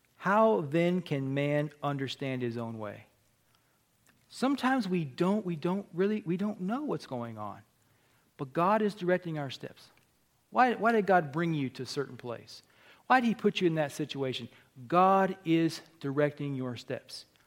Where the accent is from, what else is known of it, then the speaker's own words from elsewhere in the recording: United States; I'm an American for crying out loud.